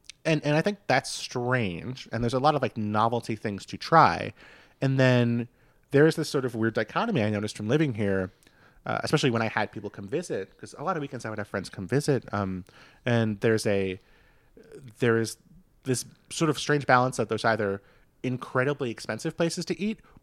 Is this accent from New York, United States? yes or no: yes; New York City, New York, United States; I grew up in Queens, in New York City